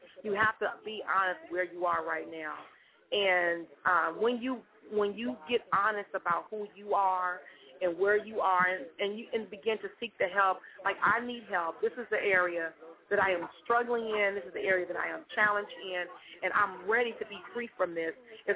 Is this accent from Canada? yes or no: no; Benton Harbor, Michigan, United States; now in Sacramento, United States; I live out here in Sacramento, California. I am from Benton Harbor, Michigan, and I lived there all my life. But I've been in California about 10 years